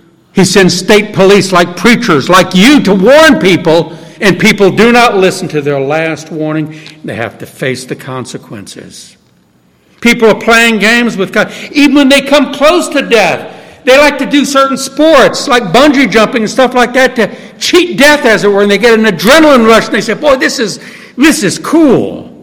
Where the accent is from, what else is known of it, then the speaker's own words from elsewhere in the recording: New Orleans, Louisiana, United States; I'm from New Orleans, as you know, and my mind still goes back to August 1969, Hurricane Camille.